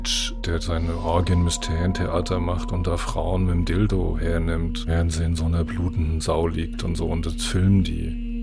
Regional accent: Frankfurt, Hesse, Germany; born there; Ich bin 61 geboren in Frankfurt am Main

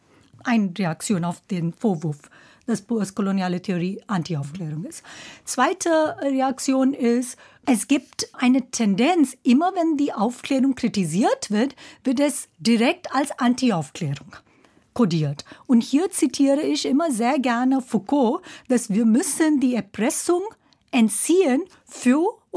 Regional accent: India; German is a second language; ich komme zum Beispiel aus Indien

